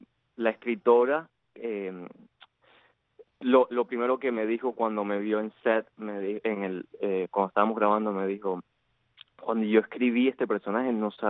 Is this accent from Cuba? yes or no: yes; Havana, Cuba; born there; Yo nací en La Habana, Cuba, en playa.